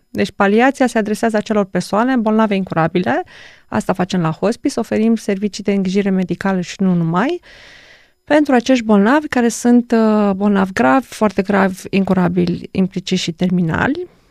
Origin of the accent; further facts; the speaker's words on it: Romania; dar zic sincer ca româncă este un pic o tristețe